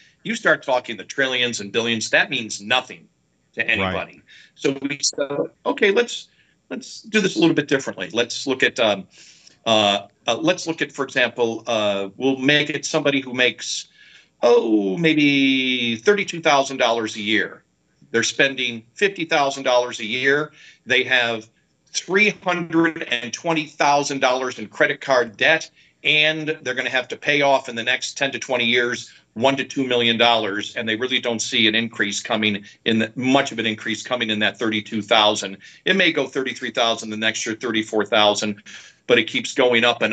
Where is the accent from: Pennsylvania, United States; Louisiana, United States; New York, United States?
New York, United States; Buffalo; also born or lived in Northern Illinois; it was a storm that rivaled anything that I went through growing up in Buffalo, or when I lived in Northern Illinois and had some of the cold back there in the early 90s.